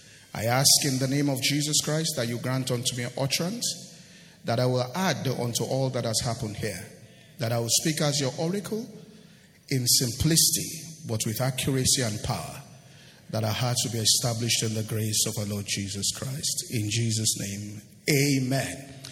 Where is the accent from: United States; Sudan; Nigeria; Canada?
Nigeria; Ibadan, Oyo; I grew up in Ibadan